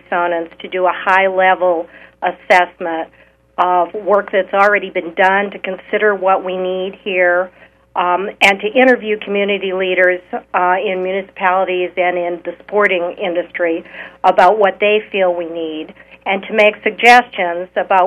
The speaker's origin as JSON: {"language": "English", "town": "Boston", "region": "Massachusetts", "country": "United States", "tie": "born or raised there", "said": "I grew up in Boston."}